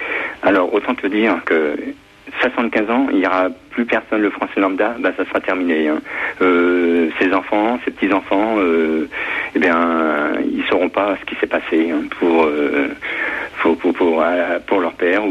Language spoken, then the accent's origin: French; France; je suis un français lambda